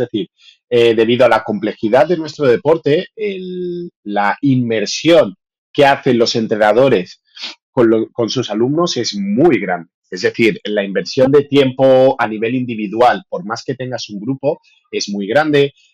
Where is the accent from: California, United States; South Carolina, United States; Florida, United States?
South Carolina, United States; accent: South Carolina; El mío es mi acento es de South Carolina.